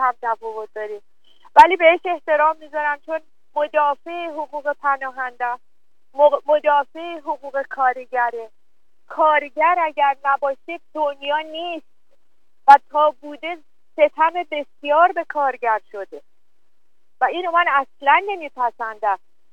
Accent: Iran; بارها هم گفتم که ما ایرانی هستیم

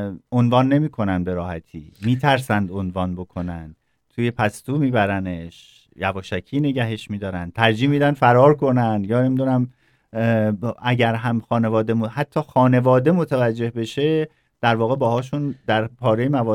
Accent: Iran; moved away as an adult; شاید برای خود … با پیشینه فرهنگی که دارم و توی جامعه ایران بزرگ شدم

